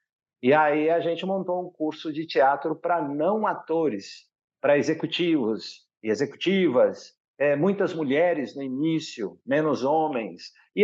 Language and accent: Portuguese; Cruzília, Minas Gerais, Brazil; also born or lived in Cássia; Eu sou de Minas Gerais, sou nascido na pequena cidade de Cássia, no sul de Minas, mas saí de lá muito pequenininho, com um ano e meio, fui morar em Cruzília, que é sul de Minas também, terra do cavalo manga larga e dos queijos Cruzília.